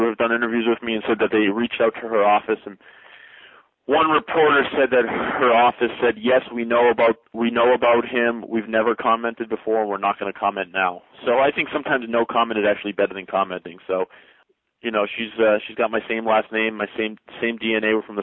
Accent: United States; No, I'm an American. I'm for the people, you know.

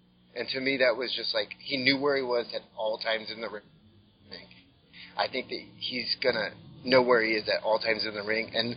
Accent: Washington, United States; it's all because I was from Washington State

